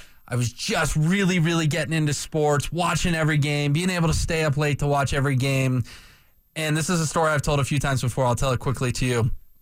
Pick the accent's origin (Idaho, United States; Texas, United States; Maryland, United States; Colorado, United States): Colorado, United States; Denver; So that's my favorite childhood sports story growing up in Denver